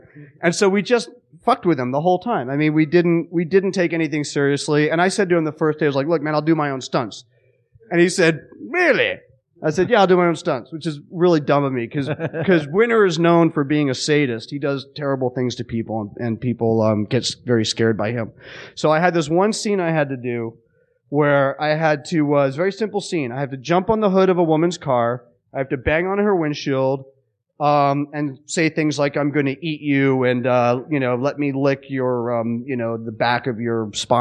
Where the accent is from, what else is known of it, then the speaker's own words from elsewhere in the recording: England, United Kingdom; born there; He cast me because I was born in England